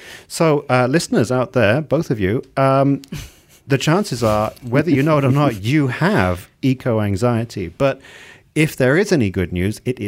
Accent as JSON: {"language": "English", "country": "Malaysia", "also_born_or_lived": "England", "said": "I felt it was my patriotic duty as a Malaysian in England to play hockey."}